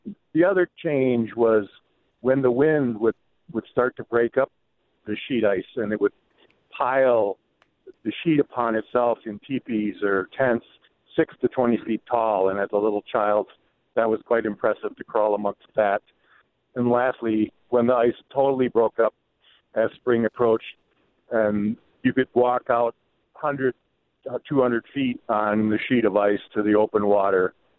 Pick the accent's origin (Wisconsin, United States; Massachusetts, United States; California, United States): Wisconsin, United States; Monona; my memories as a child about 50 to 60 years ago growing up in Monona.